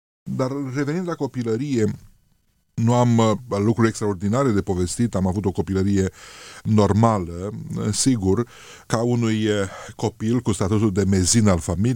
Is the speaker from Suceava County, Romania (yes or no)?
yes; Bursuceni, Suceava County, Romania; M-am născut în urmă cu 48 de ani, sunt sucevean și spun lucrul acesta cu o mândrie nedisimulată, după cum puteți observa. Sunt născut la 25 de kilometri de Suceava, la Bursuceni, Comuna Verești.